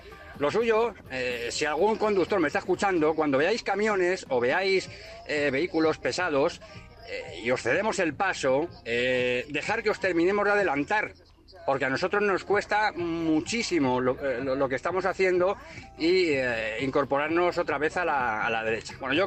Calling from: Madrid, Community of Madrid, Spain; de Madrid.

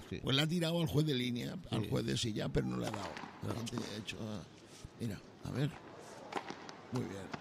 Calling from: Madrid, Community of Madrid, Spain; de Mentes Peligrosas. Estamos hablando desde Madrid, España.

